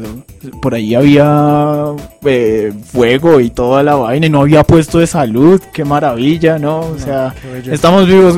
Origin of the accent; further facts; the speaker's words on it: Colombia; Y como buenos colombianos, no está listo.